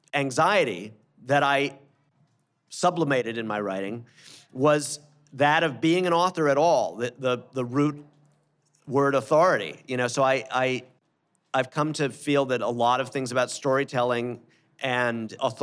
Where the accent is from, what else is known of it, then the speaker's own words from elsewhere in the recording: New York City, New York, United States; growing up in New York, in Outer Borough, New York, in neighborhoods where there were generations of immigrants, including some very new ones